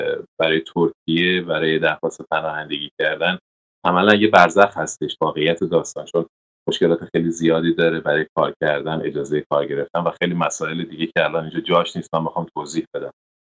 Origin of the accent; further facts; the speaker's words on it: Iran; به عنوان یه ایرانی